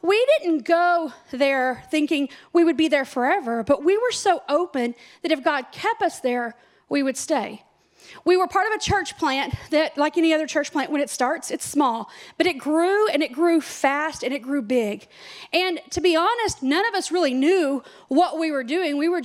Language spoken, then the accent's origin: English; Amarillo, Texas, United States; But no, I'm a Texas girl. I was born in Amarillo, graduated in Lubbock, got married in Fort Worth, been in Texas. Like, I'm a Texas girl.